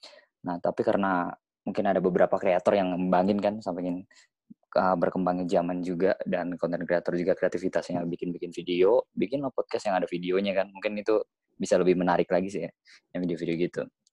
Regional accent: Cirebon, West Java, Indonesia; Saya asli dari Cirebon, asli.

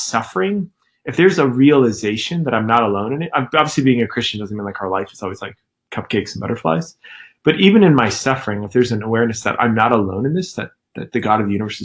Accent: Scottsdale, Arizona, United States; first language English; English is my first language. I'm from South Scottsdale, you guys. I have an accent, okay?

